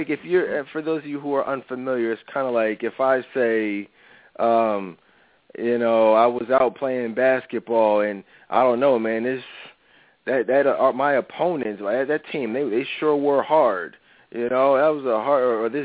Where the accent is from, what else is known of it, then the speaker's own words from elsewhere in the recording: Philadelphia, Pennsylvania, United States; I'm from Philly. I know it's very popular here.